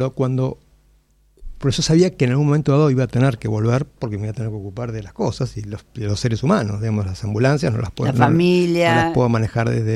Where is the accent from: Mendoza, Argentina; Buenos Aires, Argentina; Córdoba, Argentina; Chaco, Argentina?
Buenos Aires, Argentina; born there; Yo siempre viví Buenos Aires como el lugar donde nací.